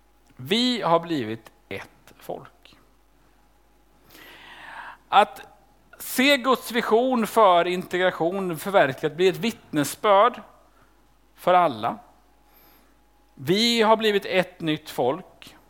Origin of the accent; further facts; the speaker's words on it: Sweden; Men jag är född och uppvuxen här, kommer jag utomlands så inser jag hur otroligt svensk jag är i mitt allt.